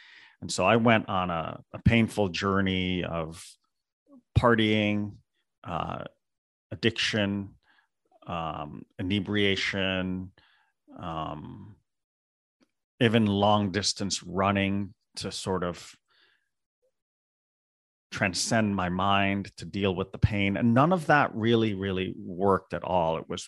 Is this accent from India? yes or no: yes; India; So being Indian and hearing the Sanskrit pujas and worship at home were one thing, but I wanted to get away from that.